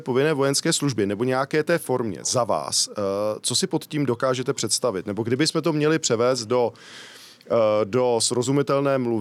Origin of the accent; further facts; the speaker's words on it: Rokycany, Plzeň Region, Czechia; No já jsem z Rokyca